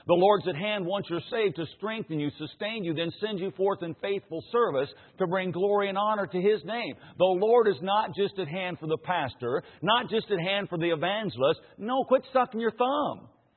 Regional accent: Indiana, United States; Now, I grew up in Indiana. I'm a Hoosier, okay?

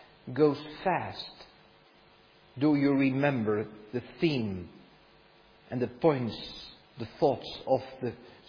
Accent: Netherlands; English is a second language; When I grew up in Holland, stores were closed.

